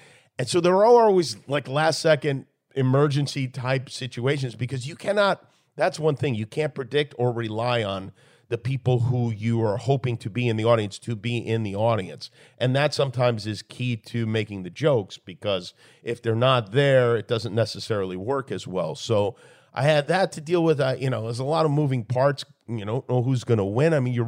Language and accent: English; Ireland; Like, I'm racist. I'm Irish. How can I be racist?